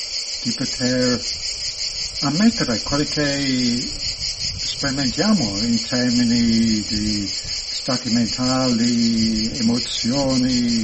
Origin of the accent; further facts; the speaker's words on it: United Kingdom; Italian is a second language; sono inglese o anche italiano adesso